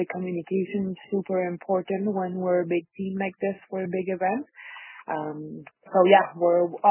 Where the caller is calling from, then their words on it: Haines Junction, Yukon, Canada; I'm calling from Dakokala Haines Junction in the Yukon Territory.